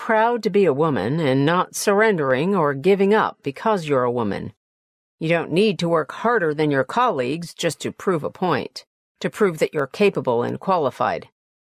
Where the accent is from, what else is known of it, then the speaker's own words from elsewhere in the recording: Gaza City, Gaza Strip, Palestine; also born or lived in Kuwait / Toronto, Canada; now in Dubai, United Arab Emirates; born in Kuwait to Palestinian parents, so I am Palestinian. I lived in Kuwait for 7 years and then moved to Palestine. I grew up in Gaza City and moved to Toronto, Canada in 2001.